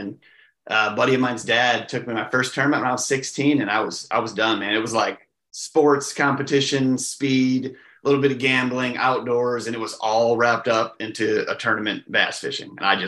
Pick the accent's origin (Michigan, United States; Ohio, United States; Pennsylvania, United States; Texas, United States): Michigan, United States; Holt; now in DeWitt, United States; I grew up here in Michigan, in Holt. Right now I live in just north there in DeWitt, but love it in Michigan.